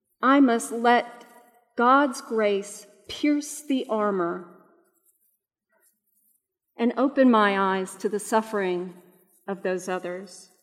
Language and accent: English; the South, United States; I am a Southerner born and raised. I love the land and the people of the South. I love the rhythm and color of Southern speech.